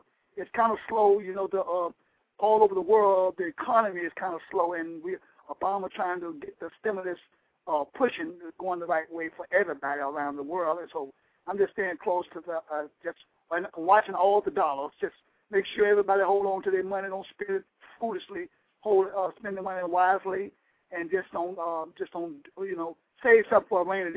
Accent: Tampa, Florida, United States; from Tampa, Florida.

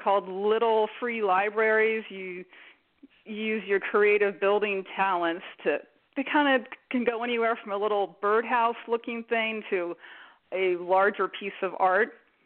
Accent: Mendocino, California, United States; I was born and raised in Mendocino at the Little River Inn. I kind of grew up in the bar

